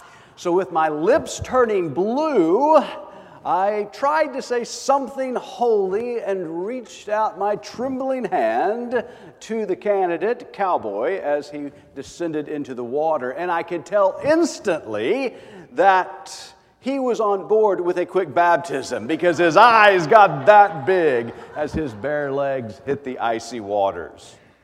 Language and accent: English; Oklahoma, United States; glad to know that, yes, indeed, I am from Oklahoma, but my stole today is in respect for the baptism of the Lord